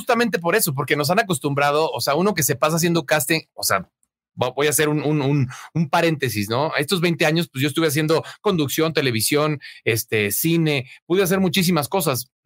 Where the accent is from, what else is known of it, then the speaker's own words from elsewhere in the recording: Tijuana, Baja California, Mexico; Yo soy de Tijuana, Baja California.